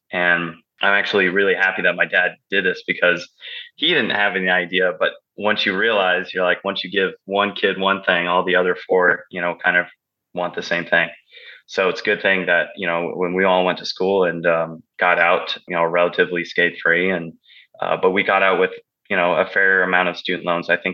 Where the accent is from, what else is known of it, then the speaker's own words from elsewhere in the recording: Oregon, United States; also born or lived in Baton Rouge, Louisiana; My story is I grew up and I was raised in the Northwest, the Pacific rainforest in Oregon. And then I was educated in the swamps of Louisiana over there in Baton Rouge